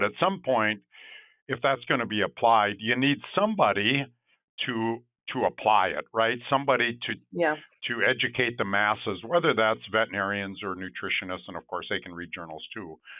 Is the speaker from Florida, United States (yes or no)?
no; Minnesota, United States; It was actually my hometown, first robot in the state of Minnesota.